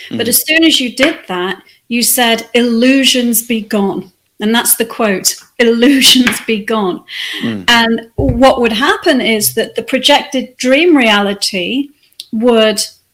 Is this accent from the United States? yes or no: no; Wirral, North West England, United Kingdom; also born or lived in Australia; I grew up in two different countries, England and Australia, actually. So I was born in England, in a place that barely anyone has heard of unless you come from England. It's called the Wirral